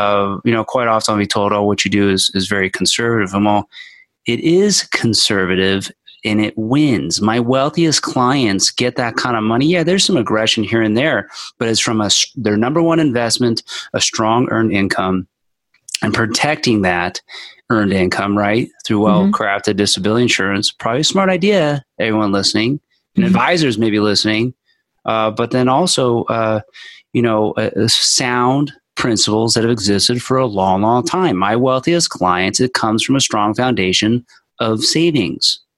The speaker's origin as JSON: {"language": "English", "region": "New Jersey", "country": "United States", "tie": "born or raised there", "said": "when I was a kid growing up in Jersey"}